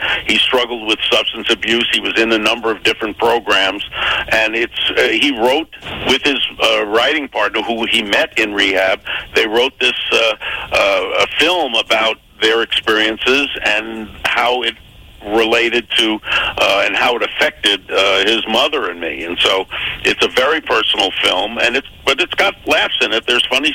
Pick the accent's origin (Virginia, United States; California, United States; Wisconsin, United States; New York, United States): New York, United States; Bronx; I'm born and raised in the Bronx. I was born four stops away from Yankee Stadium on the D train.